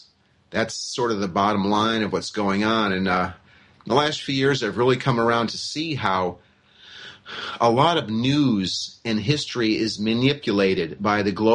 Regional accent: United States; I am an American who actually knows world geography and world history.

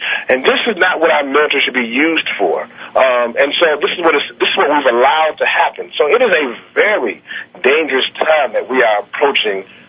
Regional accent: Shreveport, Louisiana, United States; born there; accent: southern; I was born in Shreveport, Louisiana. So you might hear my little southern accent come out every once in a while.

